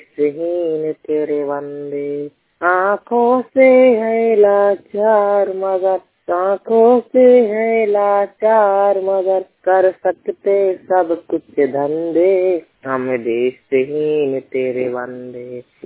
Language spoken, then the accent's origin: Hindi; Sarpur Amhawa, Madhya Pradesh, India; मैं ग्राम सारपुर अमहावा तहसील त्योंथार थाना सुहागी जिला रीवा मध्य प्रदेश के मूल निवासी हूँ।